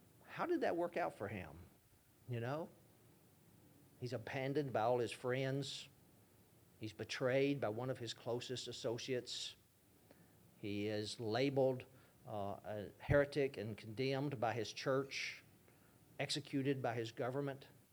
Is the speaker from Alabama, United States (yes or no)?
yes; Alabama, United States; I'm from Alabama. I just realized I'm saying nice in a week.